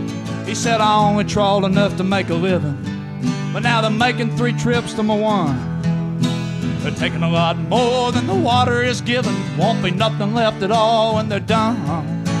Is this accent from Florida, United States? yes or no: yes; Florida, United States; I grew up down on Tampa Bay. I was born down there, and my family lives down there, so it was real handy to grow up down there.